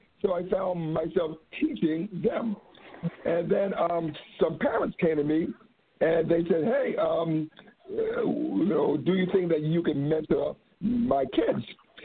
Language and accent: English; New York City, New York, United States; And I'm born and raised in New York City, and a product of the 70s.